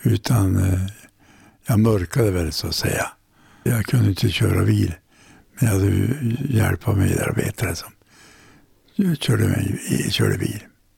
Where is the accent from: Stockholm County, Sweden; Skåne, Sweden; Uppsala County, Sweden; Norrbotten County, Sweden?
Norrbotten County, Sweden; Kalix; Jag är från Kalix från början.